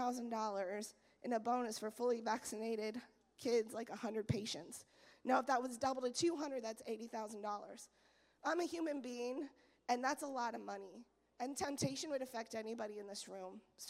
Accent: Arizona, United States; I'm from Arizona. Our election was stolen

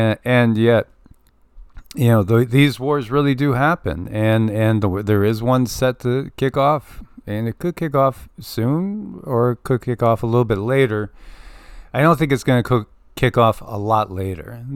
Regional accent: Connecticut, United States; in my home state of Connecticut

